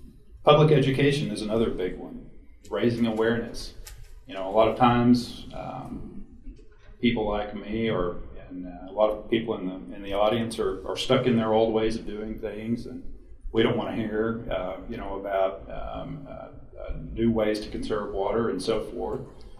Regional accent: San Angelo, Texas, United States; now in Fredericksburg, United States; I've been in Fredericksburg for about a year now. I come from West Texas, a drought-stricken San Angelo in West Texas, so I can tell you a whole lot more about who I was than who I think I am now.

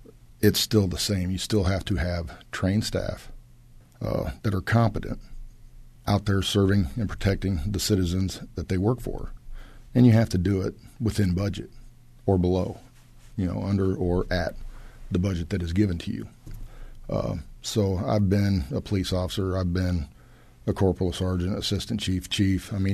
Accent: Illinois, United States; Well, I grew up in McDonough County, and it was time that I served our community, you know, the place that helped mold me into the man that I am today.

